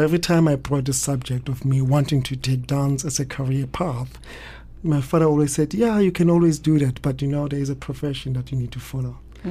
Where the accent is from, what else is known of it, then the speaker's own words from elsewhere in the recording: Soweto, Gauteng, South Africa; I was born in Soweto in Orlando East, and I grew up quite close to a hostel which housed migrant workers who were coming from different parts of South Africa.